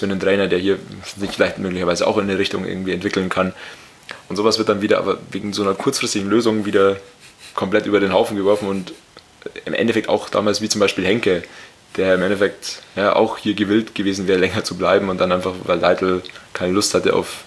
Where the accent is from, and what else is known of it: Scotland, United Kingdom